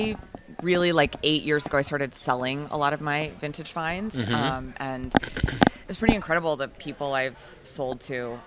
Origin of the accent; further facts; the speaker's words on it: Ponte Vedra Beach, Florida, United States; also born or lived in Georgia; Yep. I was born in Northeast Georgia, but yeah, I've been in Florida for most of my life, Ponte Vedra Beach